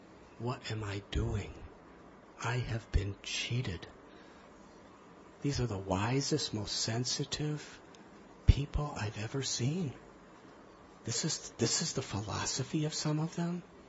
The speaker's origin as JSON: {"language": "English", "country": "United States", "lives_now": "India", "said": "I feel at home in their presence too, because I'm Jewish American. And I feel at home with all of them because I live in India."}